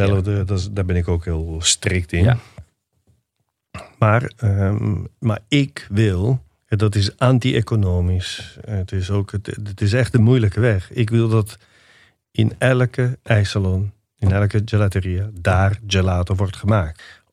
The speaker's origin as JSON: {"language": "Dutch", "region": "Liguria", "country": "Italy", "said": "ik kom uit Ligurië."}